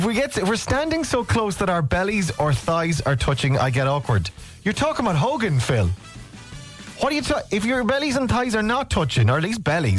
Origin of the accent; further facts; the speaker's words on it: Ireland; I'm an Irish dad and I am a non-stop hugger.